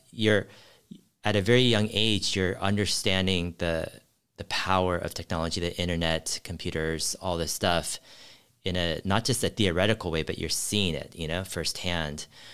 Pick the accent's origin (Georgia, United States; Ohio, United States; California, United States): California, United States; San Jose; I actually grew up in San Jose. Cupertino area. I think growing up in Silicon Valley